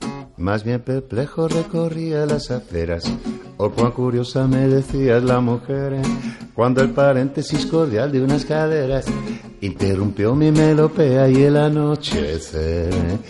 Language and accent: Spanish; Cádiz, Andalusia, Spain; Todo el mundo sabe que yo soy de Cádiz.